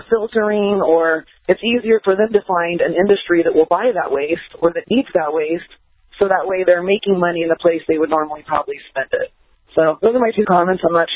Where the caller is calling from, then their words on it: Las Vegas, Nevada, United States; I'm calling from Las Vegas